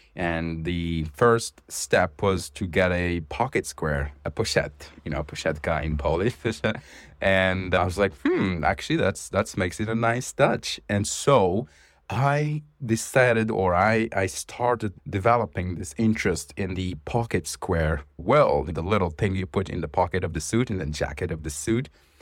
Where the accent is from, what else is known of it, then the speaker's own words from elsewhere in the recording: Morocco; and I'm from Morocco.